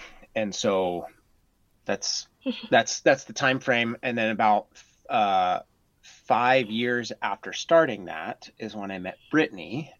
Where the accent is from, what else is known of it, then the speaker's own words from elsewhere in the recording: Norway; also born or lived in United States; My dad was in the military, and so I grew up mostly in Norway. But when I was really young, we moved all over the United States